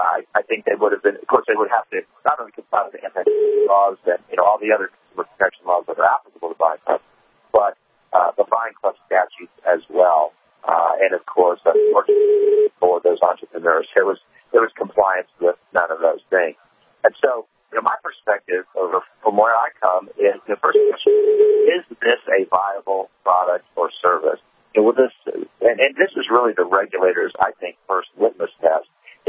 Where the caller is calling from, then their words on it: Peru; I'm calling from Peru, and so unfortunately there is a bit of a delay.